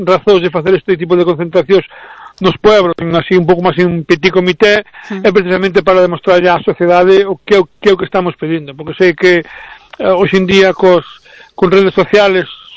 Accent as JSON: {"language": "Galician", "town": "Burela", "region": "Galicia", "country": "Spain", "said": "eu falo do meu pobo que é Burela"}